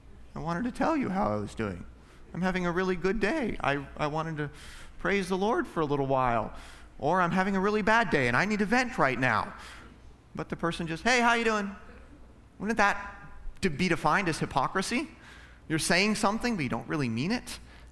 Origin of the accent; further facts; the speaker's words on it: Alaska, United States; I grew up in Alaska, and in Alaska, there was no North versus South.